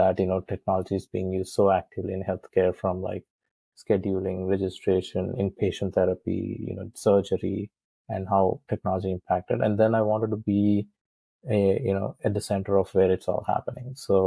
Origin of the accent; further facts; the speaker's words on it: South India, India; moved away as an adult; also born or lived in Madison, Wisconsin, United States; And so I went from growing up in South India and sort of being in this hot climate to freezing temperatures in Madison, Wisconsin.